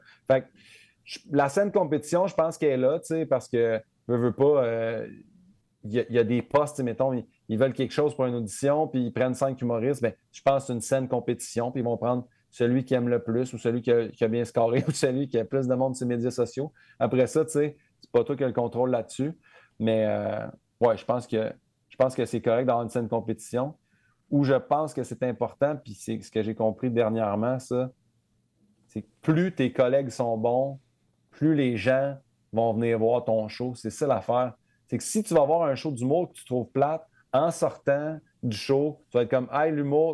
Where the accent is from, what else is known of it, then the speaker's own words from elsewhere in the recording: Saint-Hyacinthe, Quebec, Canada; je viens de Saint-Hyacinthe.